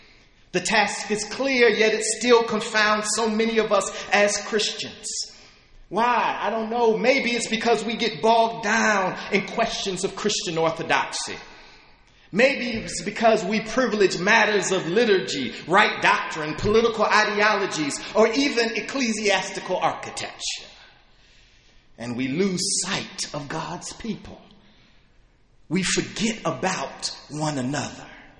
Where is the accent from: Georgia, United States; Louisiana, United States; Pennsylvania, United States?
Georgia, United States; Atlanta; Growing up in Atlanta, my family would always throw huge fish fries throughout the summer.